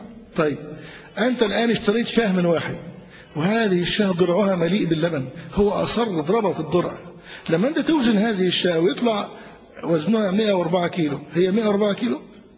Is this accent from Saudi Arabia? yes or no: no; Egypt; عندنا في مصر